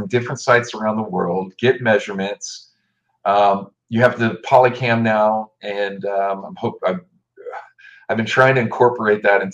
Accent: Austin, Texas, United States; especially with a place that is in my hometown here that I can continue to follow up on. You know, in America, here in Austin

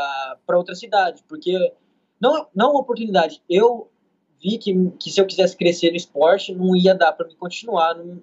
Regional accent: Andirá, Paraná, Brazil; eu comecei a treinar jiu-jitsu na minha cidade natal, aqui em Andirá, Paraná, com uns 18 anos.

